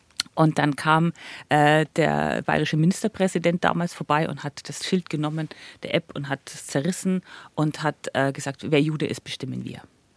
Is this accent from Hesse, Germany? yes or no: no; Nuremberg, Bavaria, Germany; now in Munich, Germany; Ich komme ja aus Nürnberg